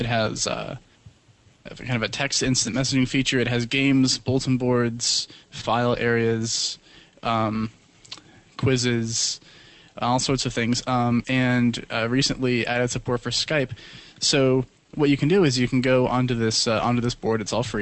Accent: Fayetteville, Arkansas, United States; from Arkansas.

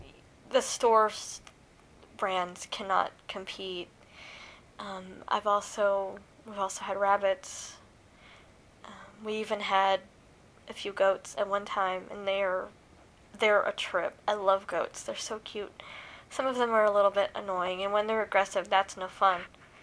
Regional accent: East Coast, United States; now in Missouri, United States; I grew up mostly on the East Coast. Well, I did grow up on the East Coast. I had never lived in a different time zone until I moved here to Missouri.

